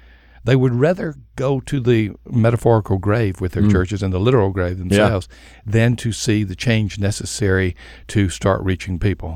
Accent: Union Springs, Alabama, United States; going back to my hometown of Union Springs, Alabama, South Alabama.

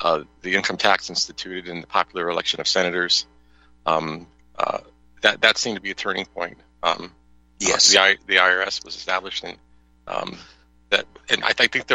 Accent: United States; I'm just an American patriot

